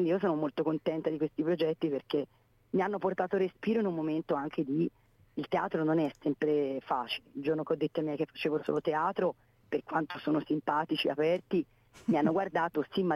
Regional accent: Venice, Veneto, Italy; now in Siena, Italy; Io vengo da Venezia, una città brutta, e sono venuta a vivere in un'altra città brutta.

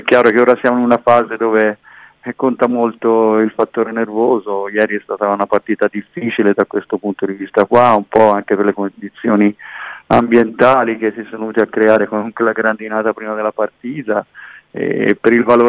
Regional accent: Pisa, Tuscany, Italy; anche se sono pisano e quindi sono di un potenziale avversario per il salto di categoria

